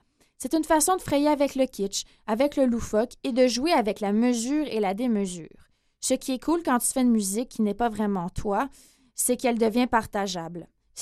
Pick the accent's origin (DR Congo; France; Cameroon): France; north-east France; Nous venons du nord-est de la France. Certes, on n'y trouve pas les hivers canadiens, mais il gèle quand même, il y a beaucoup de neige.